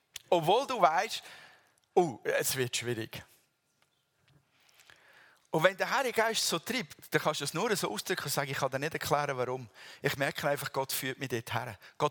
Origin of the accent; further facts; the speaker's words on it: Switzerland; Und dann gehen wir. Sowieso als Schweizer.